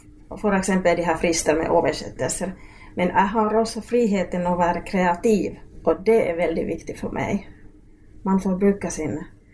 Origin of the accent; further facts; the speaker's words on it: Oulu, North Ostrobothnia, Finland; moved away as an adult; also born or lived in Helsinki; now in Norway; Jag kommer från Finland, jag är född i Oulu, Uleåborg, och mina föräldrar kommer från Östfinland, Kainu och Savolax. Och jag har bott i huvudstadsregionen i Helsinki i nästan 20 år och sen 10 år här i Norge.